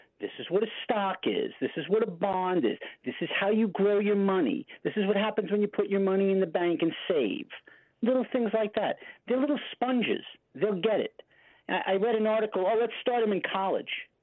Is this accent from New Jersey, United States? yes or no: no; New York, United States; Listen, go slow. I'm from New York, you know, so just take it easy on me.